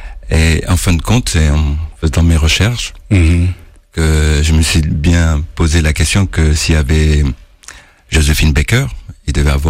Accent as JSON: {"language": "French", "country": "Senegal", "tie": "born or raised there", "said": "Je suis natif du Sénégal."}